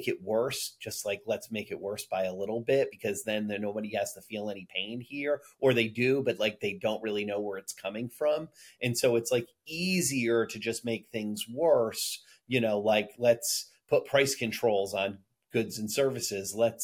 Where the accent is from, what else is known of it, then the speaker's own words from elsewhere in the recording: United States; I'm an American and, you know, I want to see, you know, America do well